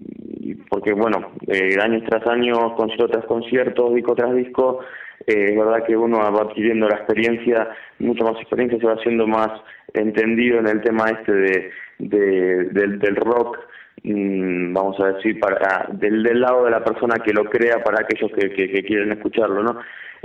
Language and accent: Spanish; Argentina; solamente me llaman argentinos, parece que tenía una especie de imán con la gente de mi pueblo